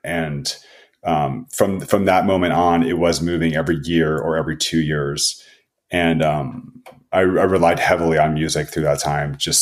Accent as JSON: {"language": "English", "town": "Virginia Beach", "region": "Virginia", "country": "United States", "tie": "born or raised there", "also_born_or_lived": "Florida / Germany", "said": "So you know, for growing up in Virginia Beach was very cool. Like it was heavy surf and skate and BMX culture."}